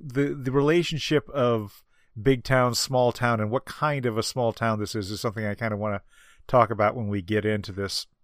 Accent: Eureka, Illinois, United States; Well, as longtime listeners know, I grew up in Eureka, Illinois, which when I was a kid had a population of about 3,500.

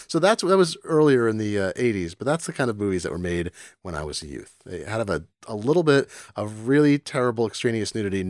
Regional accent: Eugene, Oregon, United States; the movie How to Beat the High Cost of Living was made in my hometown of Eugene, Oregon

